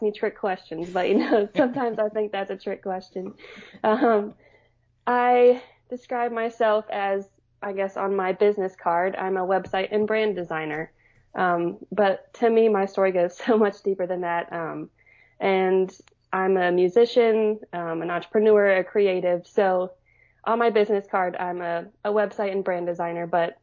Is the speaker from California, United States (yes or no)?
no; North Carolina, United States; I grew up in North Carolina, and there was mostly music education schools around me, so that's why I went to Virginia Tech.